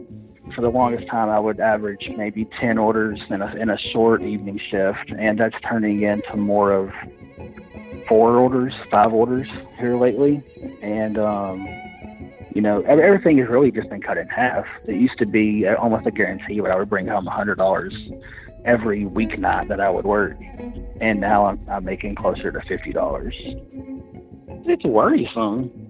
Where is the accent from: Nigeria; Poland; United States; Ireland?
United States; White Oak, Texas; I am from White Oaks, Texas, and I am a delivery driver.